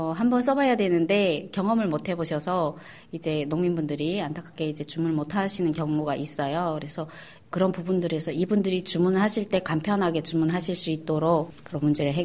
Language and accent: Korean; North Korea; moved away as an adult; now in South Korea; 제가 북녘에 있을 때도 공무원 생활을 9년 동안 하면서 개인 사업을 크게 했었어요. 그러다가 일단은 이제 탈북을 했는데 대한민국에 와서